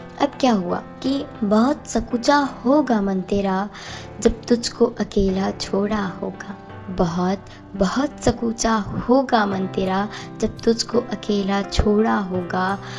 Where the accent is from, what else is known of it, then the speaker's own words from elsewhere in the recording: Indore, Madhya Pradesh, India; इंदौर से हूँ।